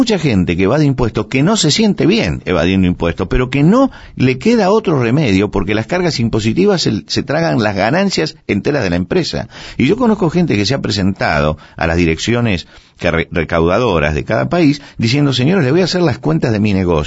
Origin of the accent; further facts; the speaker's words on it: Argentina; yo recuerdo algunas situaciones de hiperinflación en mi país, la Argentina